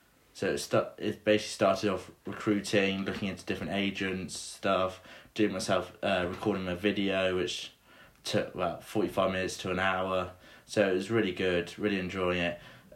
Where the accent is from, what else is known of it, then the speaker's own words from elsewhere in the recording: Worcester, West Midlands, United Kingdom; Yeah, so I'm 19 from England, Worcester.